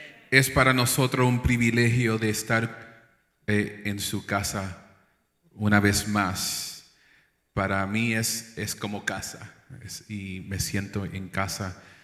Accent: New York, United States; first language English; Spanish is a second language; Eso es el producto de nacer en Nueva York y ser creado en una casa donde mayormente se hablaba inglés, aunque somos puertorriqueños.

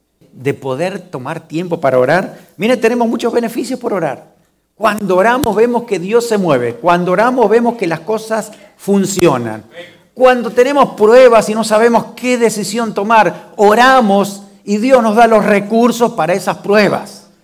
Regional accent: Argentina; moved away; Yo tenía muchísimos amigos en Argentina. Y desde que salí de Argentina, siempre por mi carácter y por mi manera de ser, siempre quiero tener contacto con todos mis amigos.

